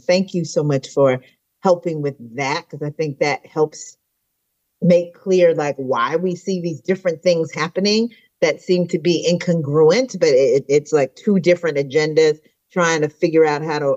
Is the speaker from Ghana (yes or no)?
yes; Ghana; I mean, I'm a person from Ghana, and I know, you know, lived on the continent for a while